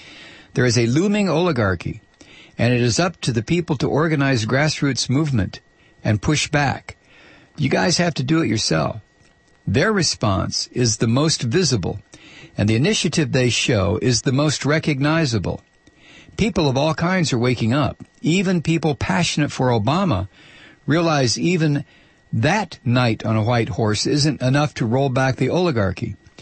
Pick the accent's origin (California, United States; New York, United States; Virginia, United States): California, United States; San Francisco; Demographically, I'm a hippie from San Francisco, and I'm not culturally inclined to be sympathetic to states' rights.